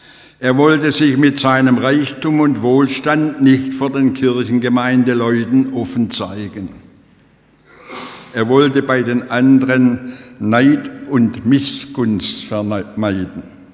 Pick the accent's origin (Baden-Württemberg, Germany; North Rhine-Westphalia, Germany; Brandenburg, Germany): Baden-Württemberg, Germany; Marbach am Neckar; In meiner Heimatgemeinde Marbach am Neckar, Geburtsschillerstadt, zu der ich als Kind und Jugendlicher gehörte